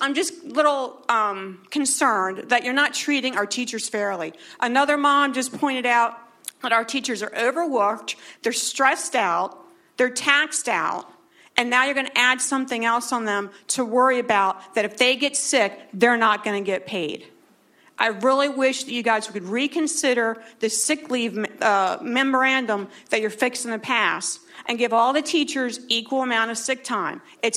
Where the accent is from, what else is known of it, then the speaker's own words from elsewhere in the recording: New Holland, Pennsylvania, United States; I'm from East Earl Township, New Holland.